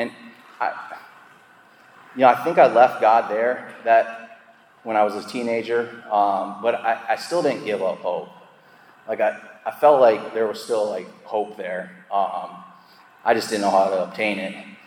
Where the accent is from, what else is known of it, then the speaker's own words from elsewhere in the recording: South Dakota, United States; now in Minneapolis, United States; driving all the way from Minneapolis to my hometown in South Dakota